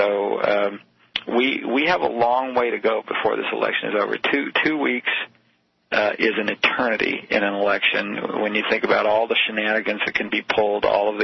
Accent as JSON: {"language": "English", "region": "Nebraska", "country": "United States", "said": "I'm a Midwesterner, too, Nebraska."}